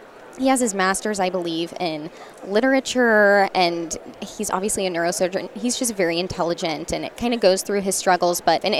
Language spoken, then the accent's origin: English; Nebraska, United States; I'm born and raised in Nebraska. Not a huge fan of winters.